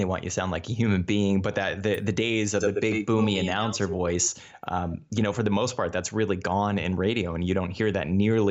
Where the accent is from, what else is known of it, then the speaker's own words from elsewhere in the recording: Tucson, Arizona, United States; I really appreciated you having somebody from Tucson on. So I'm from Tucson. I miss Tucson. I always think about the U of A and Fourth Avenue and breakfast burritos.